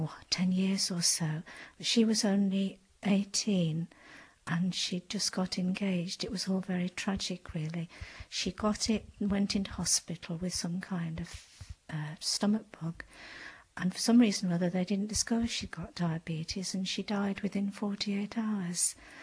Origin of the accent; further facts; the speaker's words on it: Nottingham, East Midlands, United Kingdom; I was born in 1944 in Nottingham, and I grew up with a brother until I was 10